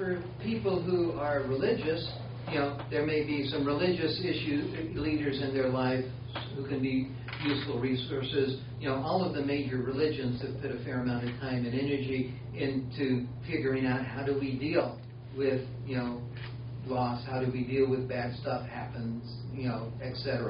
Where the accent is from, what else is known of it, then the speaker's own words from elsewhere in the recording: Deep South, United States; You know, I grew up in the Deep South. I went through a religious period.